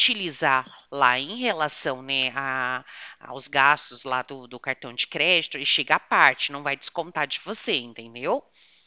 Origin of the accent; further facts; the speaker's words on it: Americana, São Paulo, Brazil; Eu sou de São Paulo, tá? E uma cidade chamada Americana.